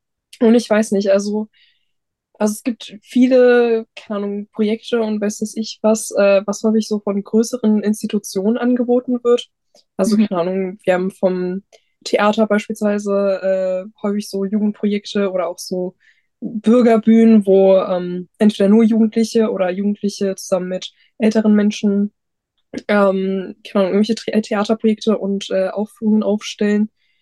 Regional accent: Leipzig, Saxony, Germany; Ich komme an sich aus Leipzig, wo noch mal ein bisschen mehr los ist

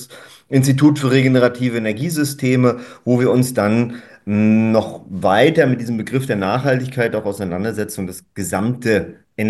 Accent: Mecklenburg-Vorpommern, Germany; ich komme hier auch aus der Region und bin dann nach Stralsund zurückgekommen

